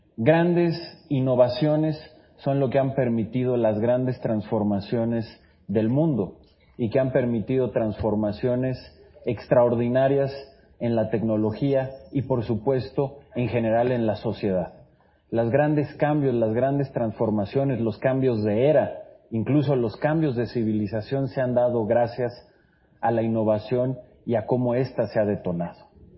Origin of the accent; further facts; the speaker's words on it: Mexico; esa es la pregunta que nos tenemos que hacer como mexicanos.